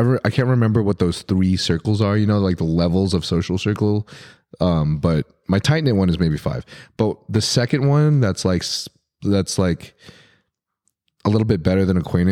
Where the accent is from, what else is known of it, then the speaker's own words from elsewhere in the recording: Texas, United States; also born or lived in Arkansas / Indiana; So I grew up in Texas and then Arkansas. And then I went to school at Purdue. I went to school in Purdue, which is in Indiana.